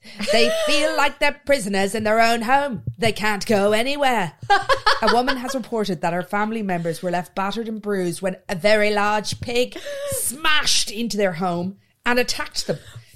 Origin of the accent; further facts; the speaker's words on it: Australia; I'm Australian.